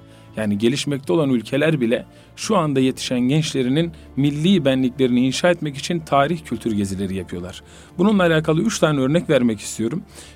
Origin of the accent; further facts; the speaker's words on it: Sivas, Turkey; Sivaslıyım. 1990 doğumluyum.